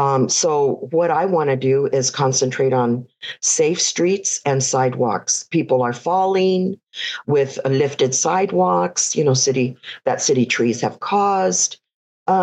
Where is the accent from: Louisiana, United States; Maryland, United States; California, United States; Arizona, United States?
California, United States; Fullerton; I was born and raised in the here in Fullerton. I grew up in the Maple area. I attended Maple School